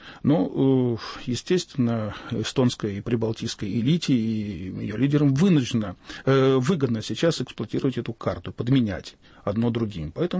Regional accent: Belarus; я сам белорус, и моя мама была вывезена в 14 лет в Германию

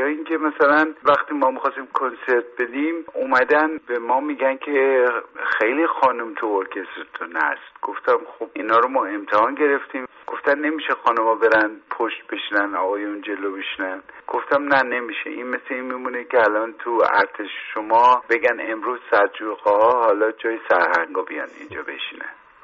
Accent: Iran; اینو برای این نمیگم که حالا چون من ایرانی هستم

